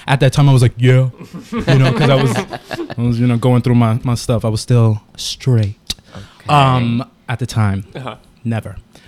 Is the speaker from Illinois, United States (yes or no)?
no; New York City, New York, United States; I grew up in the Bronx, New York, in the projects.